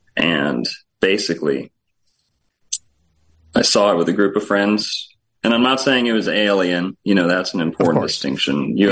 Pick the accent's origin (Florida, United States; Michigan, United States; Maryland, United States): Florida, United States; So, well, I was born in Florida, always grew up here, had a nice Florida history considerably.